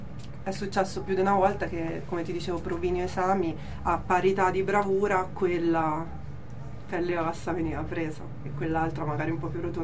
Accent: Bastia Umbra, Umbria, Italy; Sì, sono di Bastia, umbra.

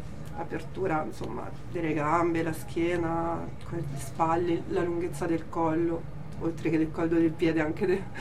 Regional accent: Bastia Umbra, Umbria, Italy; Sì, sono di Bastia, umbra.

